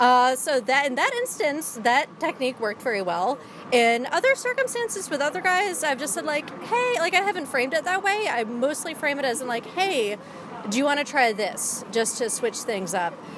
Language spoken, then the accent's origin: English; New York, United States; I'm 29 and I'm from New York.